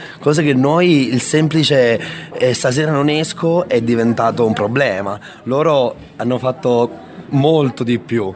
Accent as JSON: {"language": "Italian", "region": "Sicily", "country": "Italy", "moved": "yes", "lives_now": "Vidiciatico, Italy", "said": "sono tanti anni che vivo qua, vengo dalla Sicilia anch'io, vivo a Vidiciatico da 20 anni ormai, mi sono inserito benissimo"}